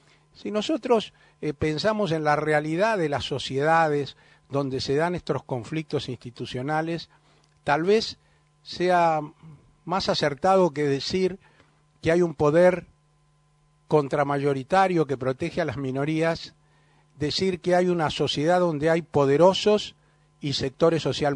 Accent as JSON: {"language": "Spanish", "country": "Argentina", "said": "somos muchos los argentinos que tenemos claro lo que se está discutiendo"}